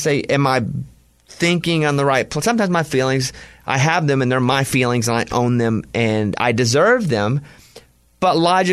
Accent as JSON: {"language": "English", "town": "Mount Pine", "region": "Arkansas", "country": "United States", "said": "He's from Delight, Arkansas. And if I'm from Mount Pine, Arkansas, I tell the story."}